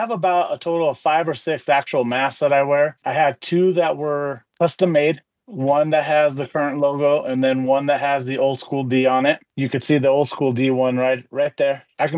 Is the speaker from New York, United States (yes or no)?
no; Loveland, Colorado, United States; Growing up in Loveland is just a little 20-minute drive out east and whatnot, and that was the best.